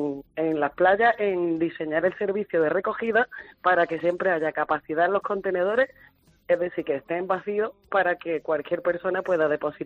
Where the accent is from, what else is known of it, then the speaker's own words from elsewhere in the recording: Málaga, Andalusia, Spain; como malagueña y usuaria de la playa